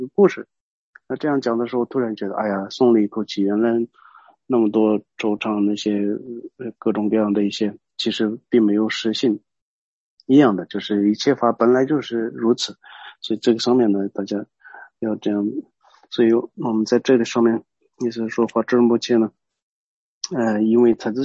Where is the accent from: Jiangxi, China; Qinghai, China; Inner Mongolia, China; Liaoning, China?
Qinghai, China; 年宝玉这就是我的家乡那边，我们说的那边呢就很壮美的一个地方，非常就是好的很舒服的一个地方嘛，很圣地嘛